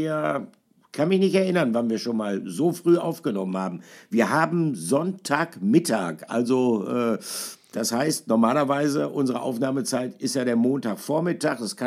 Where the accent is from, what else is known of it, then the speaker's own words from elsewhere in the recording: North Rhine-Westphalia, Germany; Ja, ich bin Westfale. Ich bin sogar von der Geburt her Ostwestfale. Wir sind vom Naturell her eher zurückhaltend.